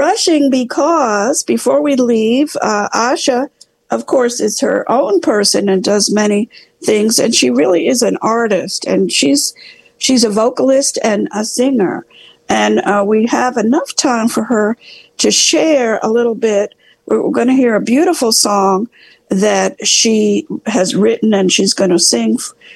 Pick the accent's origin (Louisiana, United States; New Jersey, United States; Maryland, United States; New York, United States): New York, United States; New York City; I'm going to give a shout out to New York City, where the election's tomorrow, where my hometown, hopefully will be bringing in a wonderful new mayor by the first name of Zoran.